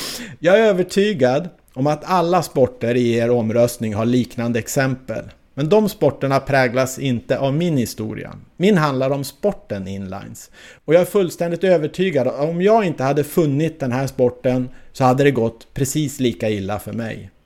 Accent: Stockholm County, Sweden; Och sedan den dagen var jag ensam varg i min hemort utanför Stockholm.

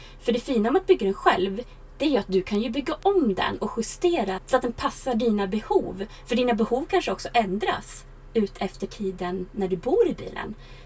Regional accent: Sweden; Jag tror att varje gång jag har varit hemma i Sverige över sommaren så har jag ändrat någon liten grej.

